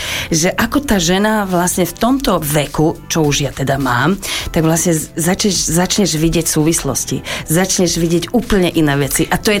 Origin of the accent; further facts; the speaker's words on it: Vyšná Kaloša, Banská Bystrica Region, Slovakia; Ja som z dediny Vyšná Kaloša.